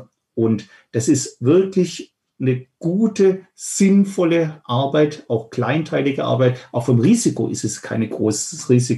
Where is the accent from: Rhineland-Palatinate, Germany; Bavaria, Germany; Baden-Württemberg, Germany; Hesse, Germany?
Baden-Württemberg, Germany; ich komme ja aus Baden-Württemberg